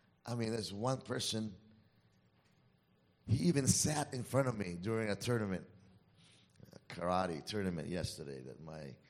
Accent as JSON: {"language": "English", "country": "Philippines", "said": "You know, being Filipino, your first reaction would have been, right?"}